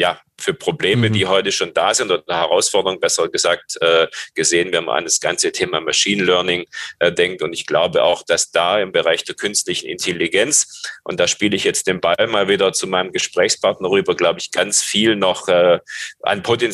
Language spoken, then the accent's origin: German; Rhineland, Germany; born there; Absolut, jetzt komme ich als gebürtiger Rheinländer, deswegen bin ich da vielleicht etwas mutiger